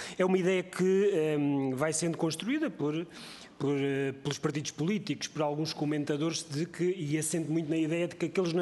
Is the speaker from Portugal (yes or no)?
yes; Portugal